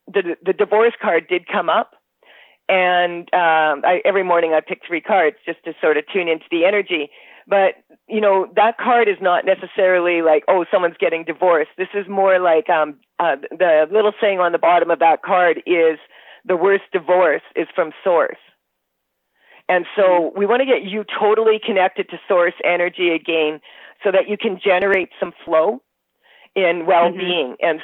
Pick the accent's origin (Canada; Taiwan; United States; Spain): Canada; because I'm Canadian